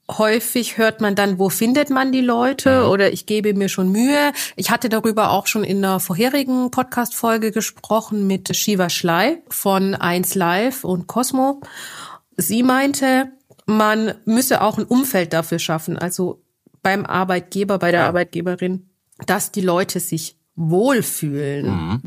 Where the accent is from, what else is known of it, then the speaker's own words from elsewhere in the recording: Baden-Württemberg, Germany; accent: Swabian; ich bin auch sehr schwäbisch, bin ja auch aus dem Stuttgarter Raum.